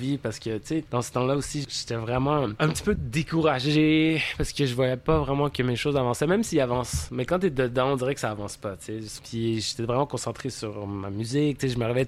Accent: Canada; Je suis canadien.

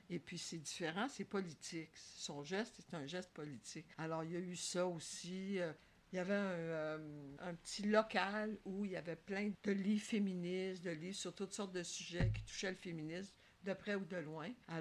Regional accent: Ottawa, Ontario, Canada; now in Montréal, Canada; je ne suis pas québécoise d'origine, je suis franco-ontarienne. Donc, je suis déménagée d'Ottawa à Montréal.

